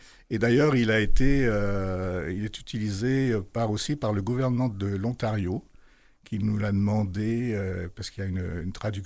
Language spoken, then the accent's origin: French; France; now in Quebec, Canada; ça fait depuis que je suis arrivé au Québec, de France